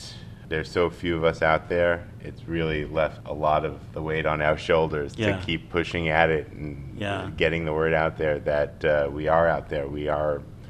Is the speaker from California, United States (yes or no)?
no; New York, United States; even though Dan and I live so far away from each other, he's from Erie and I'm from New York.